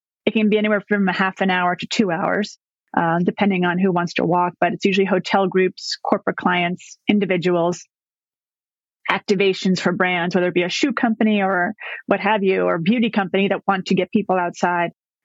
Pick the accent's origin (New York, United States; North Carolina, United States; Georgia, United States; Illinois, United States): New York, United States; witness like the architecture that I never really noticed as a New Yorker growing up here and coming back here.